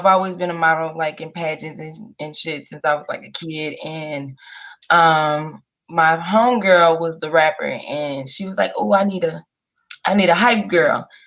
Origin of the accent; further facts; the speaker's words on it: Minnesota, United States; also born or lived in Chicago, United States; now in Dallas, United States; I'm actually from Chicago. I was born in Chicago, then I was raised in Minnesota, and then came down to Dallas, Texas. That is where I reside right now.